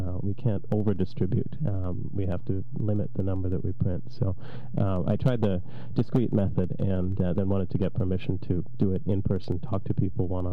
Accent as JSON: {"language": "English", "country": "Canada", "tie": "born or raised there", "said": "I grew up in Canada, and I suppose had a greater level of confidence in civic institutions like the police."}